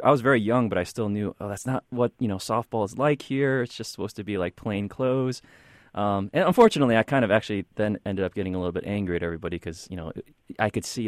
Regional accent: Buffalo Grove, Illinois, United States; Yeah, I grew up in Buffalo Grove, which was predominantly at that time Jewish.

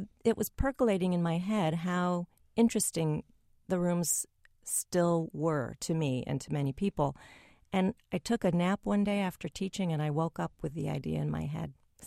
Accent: Chicago, Illinois, United States; I grew up in Chicago. That was my home museum

